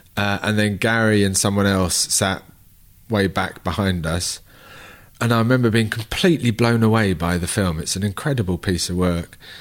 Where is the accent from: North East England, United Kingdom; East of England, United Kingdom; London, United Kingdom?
London, United Kingdom; We're both from London